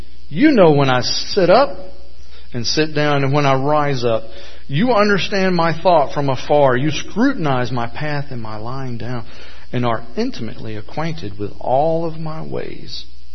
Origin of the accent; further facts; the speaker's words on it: Georgia, United States; You know, I'm originally from Georgia.